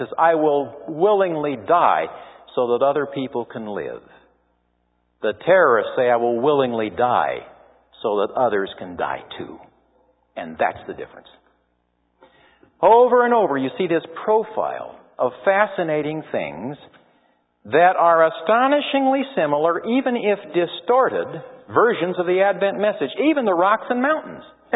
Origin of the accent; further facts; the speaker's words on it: Santa Monica, California, United States; I was born down in Santa Monica, just at the foot of Sunset Boulevard.